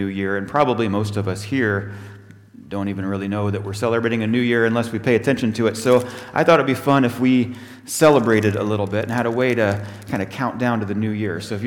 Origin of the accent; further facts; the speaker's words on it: United States; When I was growing up in America, especially, it was the age of, you know, the space shuttles launching up.